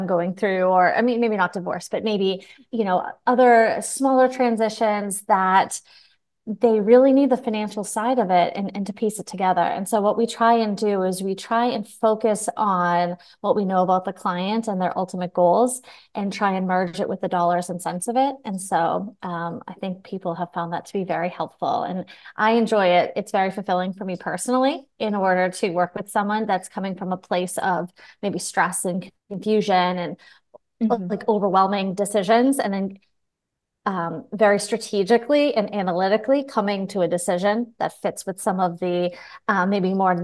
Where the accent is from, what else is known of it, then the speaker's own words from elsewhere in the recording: Massachusetts, United States; And so born and raised in Massachusetts, so very love the topic of your podcast.